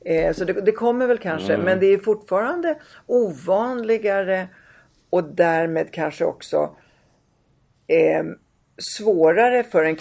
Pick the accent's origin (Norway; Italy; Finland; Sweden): Italy; Och det tror jag har att göra med att jag kommer från Italien.